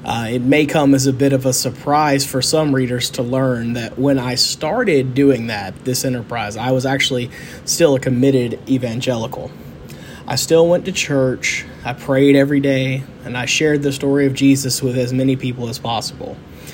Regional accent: the South, United States; But for those of us born and bred in the South

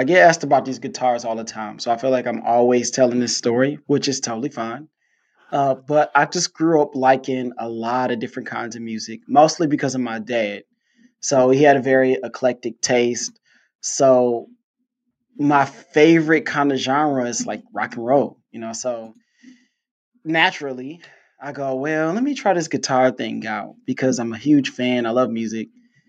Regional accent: Detroit, Michigan, United States; now in Houston, United States; I'm from Detroit, but I live in Houston.

